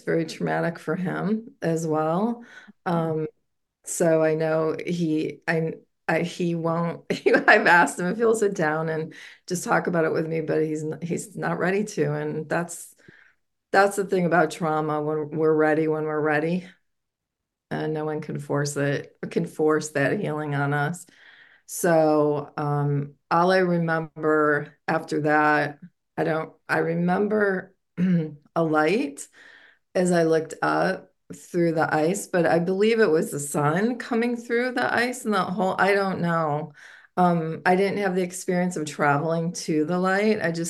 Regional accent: Michigan, United States; I actually was 6 years old and I grew up in Michigan

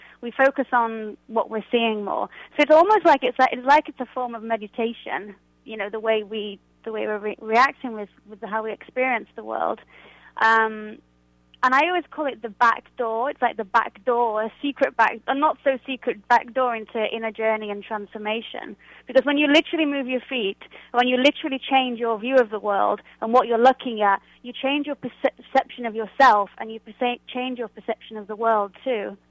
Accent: England, United Kingdom; which being an English woman from the north of England, being in my early 20s, they fell away.

